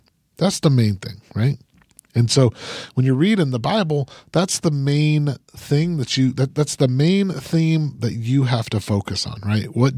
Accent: Utah, United States; I grew up in Utah

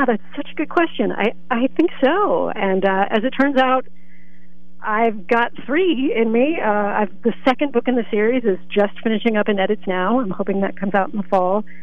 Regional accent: Lewisburg, Pennsylvania, United States; So I grew up in Lewisburg. And I went off to Amherst College in Amherst, Massachusetts, and then came back home to work with the amazing Bloomsburg Theater Ensemble.

